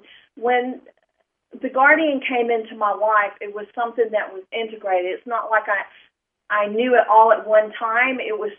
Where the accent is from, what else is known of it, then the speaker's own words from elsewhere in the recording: Atlanta, Georgia, United States; I'm from Atlanta, Georgia, the Atlanta, Georgia metro area.